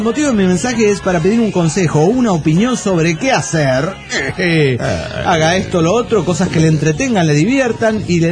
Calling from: Washington, United States; de Washington.

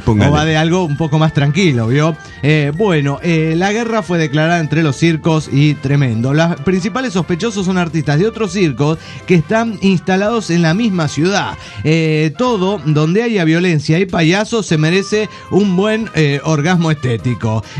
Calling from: Guadalajara, Jalisco, Mexico; de Guadalajara, Jalisco, México.

